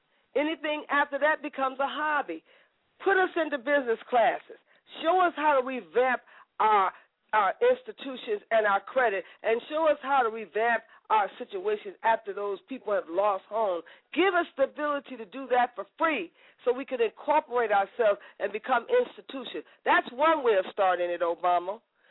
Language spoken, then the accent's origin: English; United States; Everybody wants to say it. I'm an American.